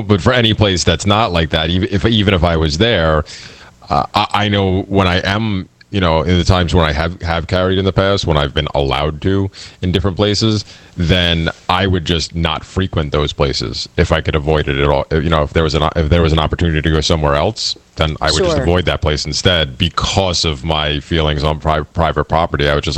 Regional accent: Pennsylvania, United States; now in New York, United States; Not where I do now, but I did in PA where I grew up and in Jersey where I used to travel a lot when I was younger.

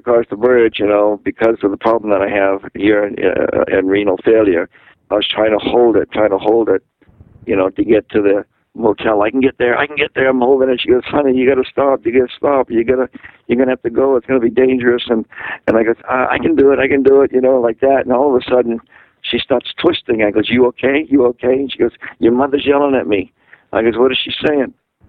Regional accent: Quincy, Massachusetts, United States; also born or lived in Boston; we were in Massachusetts, where I was born, in Boston, and I was raised in Quincy, Massachusetts.

